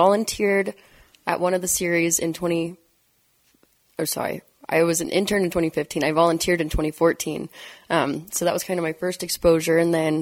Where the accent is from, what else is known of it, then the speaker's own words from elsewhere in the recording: Sandpoint, Idaho, United States; I was born and raised in Sandpoint. I grew up here. I went to the schools here